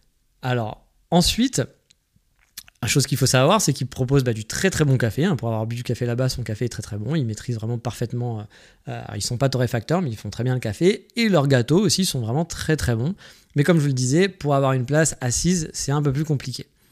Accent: France; now in Kyoto, Japan; Moi, quand je suis français, que je vis au Japon à Kyoto

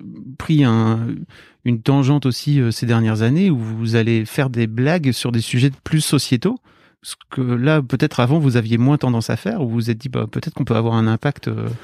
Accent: Hauts-de-France, France; Tu sais, moi, je viens du Nord

